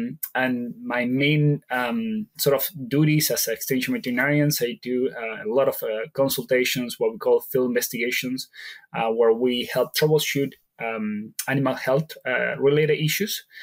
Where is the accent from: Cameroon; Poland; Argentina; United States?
Argentina; English is a second language; I am originally from Argentina, so that is where the strong accent came from.